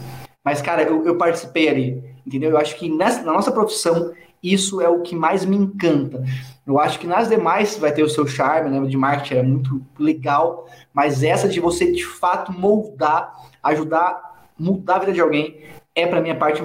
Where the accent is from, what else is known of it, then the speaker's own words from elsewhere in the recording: São Paulo, Brazil; born there; eu sou nordestino, não nordestino, porque meus pais são do Nordeste, só que eu nasci em São Paulo